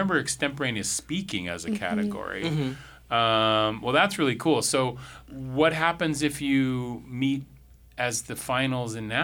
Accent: Anchorage, Alaska, United States; I was in Anchorage. I was at Service High School.

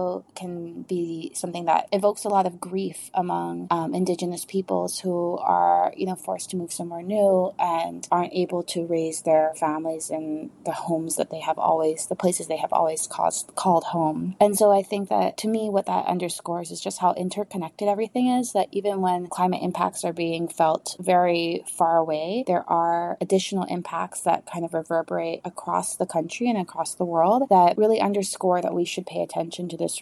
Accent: Northern Mariana Islands; I grew up in the Mariana Islands

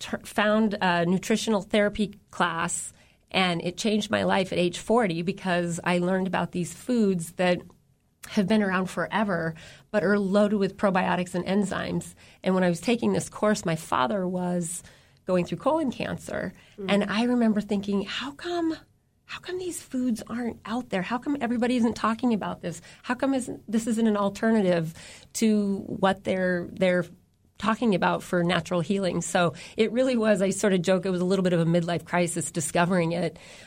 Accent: Juneau, Alaska, United States; Well, it's funny because I was born and raised in Juneau. I took off like half of us do after we graduate and explored, went to a couple different colleges, ended up back here safe and sound at home

